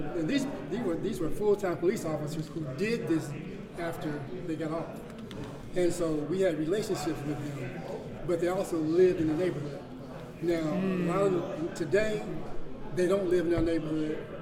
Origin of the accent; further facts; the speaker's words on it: Indianapolis, Indiana, United States; I'm from Brightwood, Martindale, from Martindale primarily